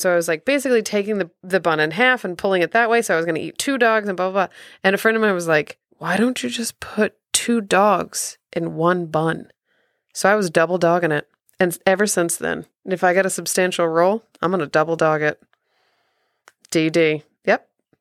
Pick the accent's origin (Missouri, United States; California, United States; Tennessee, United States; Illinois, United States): Missouri, United States; Well, I'm from Missouri, so I know what good barbecue sauce is.